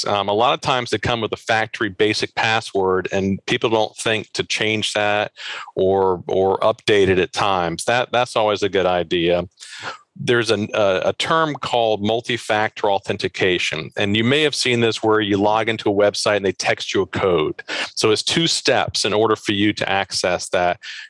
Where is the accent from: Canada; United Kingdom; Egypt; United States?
United States; Baltimore, Maryland; I'm from the Baltimore region.